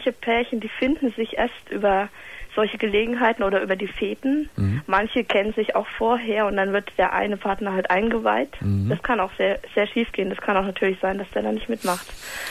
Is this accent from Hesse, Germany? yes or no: no; Aachen, North Rhine-Westphalia, Germany; Also ich habe einen SM-Stammtisch hier in Aachen. Ich komme aus Aachen.